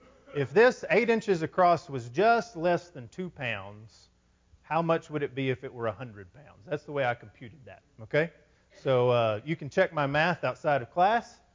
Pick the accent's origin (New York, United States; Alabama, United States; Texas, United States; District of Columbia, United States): Texas, United States; I'm from West Texas, man.